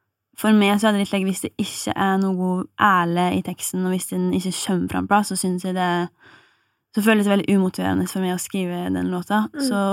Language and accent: Norwegian; Innlandet, Norway; now in Oslo, Norway; jeg kommer fra Gudbrandsdalen, jeg kjenner ingen her, folk synes at jeg prater rart